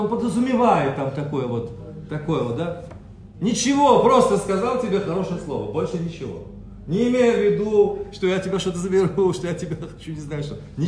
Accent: Russia; я вообще, я из России, я родился в России

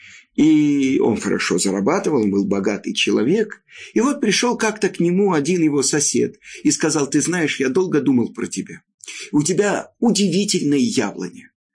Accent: Poland; moved away; Я сам из Польши.

